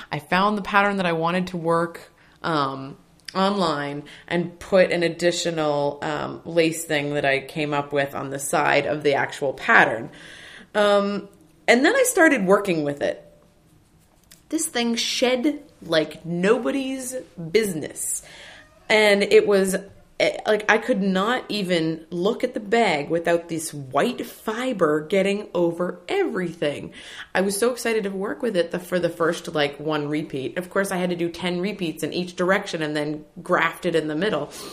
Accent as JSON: {"language": "English", "region": "Nova Scotia", "country": "Canada", "lives_now": "Boston, United States", "said": "I'm from Nova Scotia originally, but I've been in Boston for about 7.5 years now."}